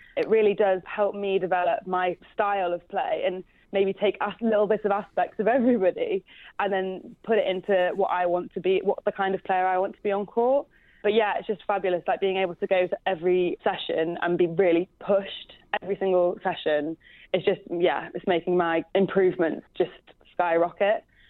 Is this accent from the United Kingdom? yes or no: yes; Leeds, Yorkshire and the Humber, United Kingdom; I'm originally from Leeds.